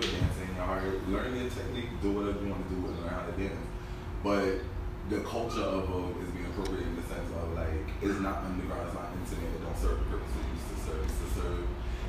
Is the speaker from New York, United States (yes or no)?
yes; Flatbush, New York, United States; Like, I was from Flatbush, mad closeted, like, giving the ill bougie banter, etc.